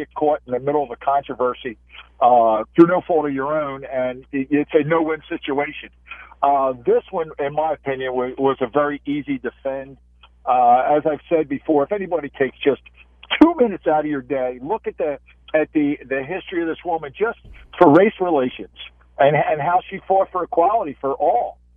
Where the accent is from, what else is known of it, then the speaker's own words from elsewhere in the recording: United States; I'm an American. I'm a registered Republican.